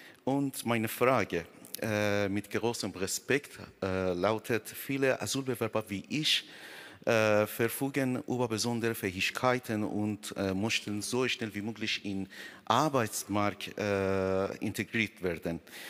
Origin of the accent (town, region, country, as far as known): Iran; German is a second language; also born or lived in Ukraine; now in Bremen, Germany